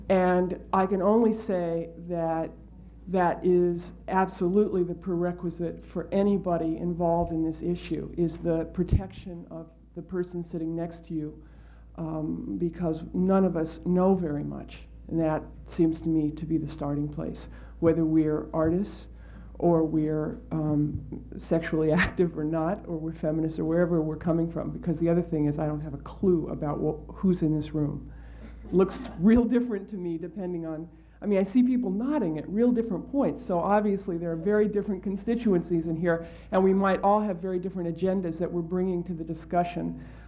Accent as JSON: {"language": "English", "town": "New York City", "region": "New York", "country": "United States", "said": "I'm from New York City"}